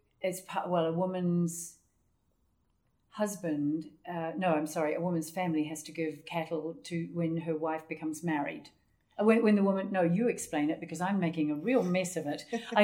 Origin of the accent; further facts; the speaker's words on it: New Zealand; I'm from New Zealand, so I can relate to that originally because yes. I come from a very agricultural country, so I certainly can relate to the cattle.